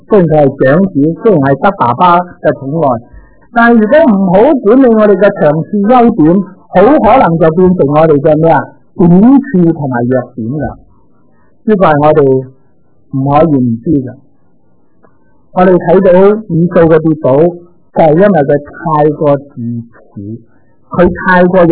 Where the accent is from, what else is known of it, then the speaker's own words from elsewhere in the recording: Guangdong, China; 我哋广东人话交白钱啊